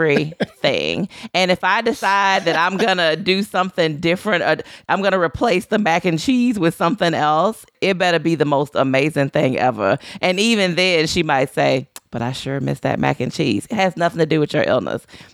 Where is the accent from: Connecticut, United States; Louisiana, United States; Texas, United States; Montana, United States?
Louisiana, United States; moved away; I mean, listen, I'm from Louisiana. I no longer live in Louisiana.